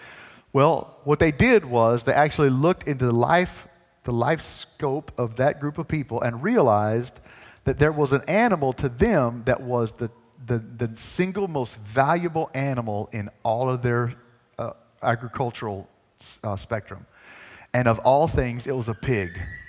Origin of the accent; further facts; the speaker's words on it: United States; I grew up in America, which means I only know one language.